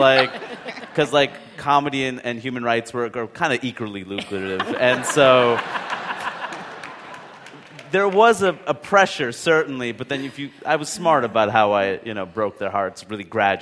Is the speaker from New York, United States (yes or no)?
yes; Queens, New York, United States; because I grew up in Queens, and, we live in Queens, and I went to college in Maine, which is very different.